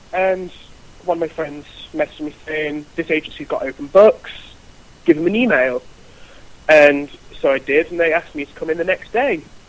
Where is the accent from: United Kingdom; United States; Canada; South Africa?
United Kingdom; Stoke-on-Trent, West Midlands; Yes, I'm originally from Stoke-on-Trent.